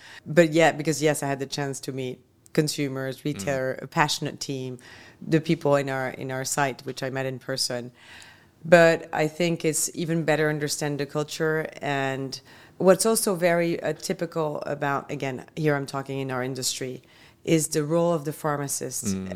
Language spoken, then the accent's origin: English; Belgium; I come from Belgium, as we started off, tiny country.